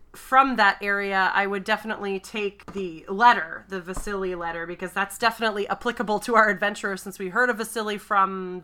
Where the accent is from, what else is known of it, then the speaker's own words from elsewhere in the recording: United States; We're American, Eric.